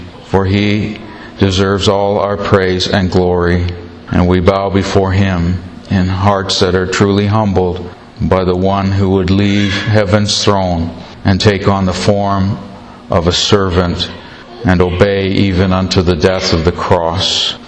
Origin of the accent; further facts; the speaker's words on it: Scotland, United Kingdom; And I know I'm Scottish, but I'm not that bright.